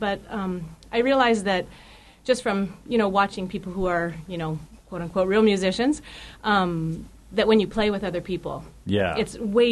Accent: Hawaii, United States; I grew up in Hawaii, and we had ukulele as our music lessons.

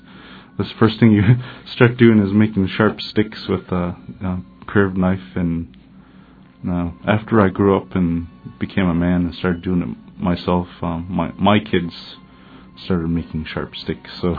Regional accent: Eek, Alaska, United States; also born or lived in Bethel; I'm from Bethel, Alaska, originally from Eek, Alaska

